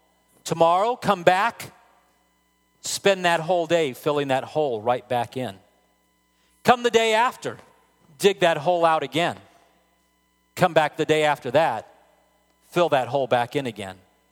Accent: El Paso, Texas, United States; I would be camping in the desert, you know, when I'm growing up in El Paso, Texas.

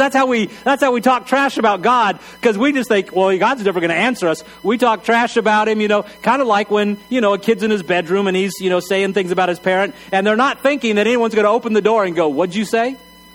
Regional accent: Texas, United States; Now, I grew up in Texas.

